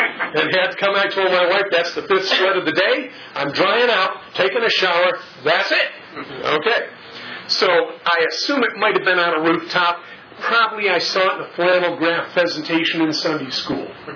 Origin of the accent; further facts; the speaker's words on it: California, United States; And so I'm from California, and it's a dry heat, okay?